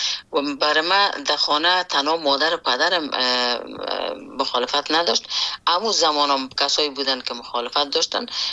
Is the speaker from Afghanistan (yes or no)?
yes; Afghanistan; born or raised there